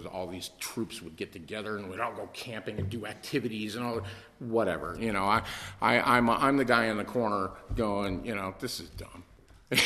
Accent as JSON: {"language": "English", "town": "Redondo Beach", "region": "California", "country": "United States", "tie": "born there", "said": "I was born in Redondo Beach to a mom who should never have had kids"}